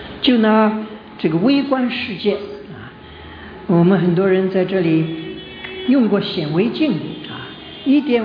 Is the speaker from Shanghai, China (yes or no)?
yes; Shanghai, China; accent: Shanghainese; 我们上海话叫蚯蚓啊，蚯蚓，北方话叫蚯蚓啊